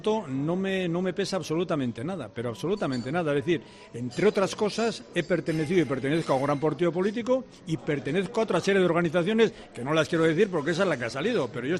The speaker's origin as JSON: {"language": "Spanish", "town": "Portugalete", "region": "Basque Country", "country": "Spain", "tie": "born or raised there", "said": "Además, eso era mi villa natal. Yo soy de Portugalete, nacido en Portugalete."}